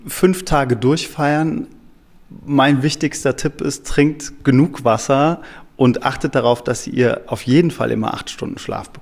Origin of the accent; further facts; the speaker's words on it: Cologne, North Rhine-Westphalia, Germany; Köln ist der Ort, an dem ich geboren wurde. Köln ist meine Heimat